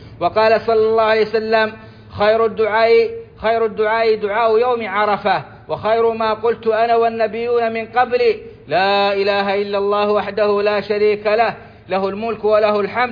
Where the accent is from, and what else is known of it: Saudi Arabia